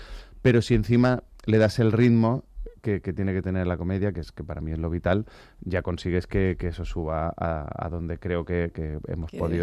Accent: Málaga, Andalusia, Spain; accent: Andalusian; las hago con gente de Málaga y las hacemos en andaluz, digamos, o sea, con nuestro acento, pues estoy como más acentoso.

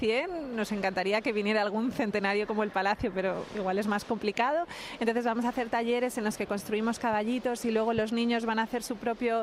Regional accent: Madrid, Community of Madrid, Spain; que es único porque nosotros como madrileños no lo vamos a volver a vivir

